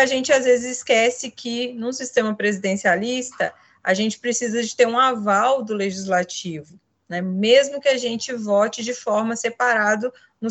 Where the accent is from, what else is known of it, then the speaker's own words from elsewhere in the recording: Minas Gerais, Brazil; now in Alagoas, Brazil; Sou mineira, mas diria que já sou, né, uma alagoana, estou aqui no estado há 11 anos